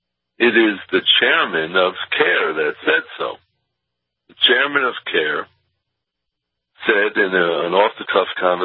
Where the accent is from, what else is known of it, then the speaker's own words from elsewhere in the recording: Brooklyn, New York, United States; now in Israel; And I come from Brooklyn originally. I've been living in Israel 27 years, but I'm originally from Brooklyn.